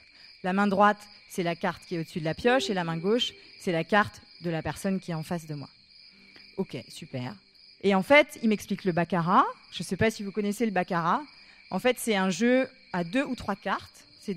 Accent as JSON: {"language": "French", "town": "Paris", "region": "Île-de-France", "country": "France", "said": "Je leur dis que je viens de Paris"}